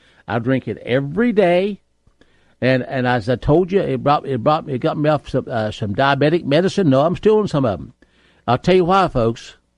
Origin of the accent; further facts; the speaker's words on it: West Virginia, United States; folks, I'm just a hillbilly. I'm not much of a speaker by any means. I barely speak English because I come from West Virginia.